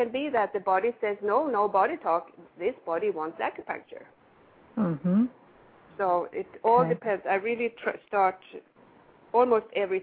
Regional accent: Sweden; moved away as an adult; also born or lived in South America; now in United States; I am originally from Sweden. I have been here for 17 years. I lived in South America for 17 years, so I'm also fluent in Spanish.

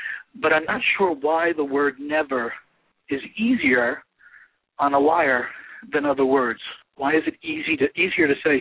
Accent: New York, United States; accent: New York; I never slept with Amy Fisher in my life, with my New York accent.

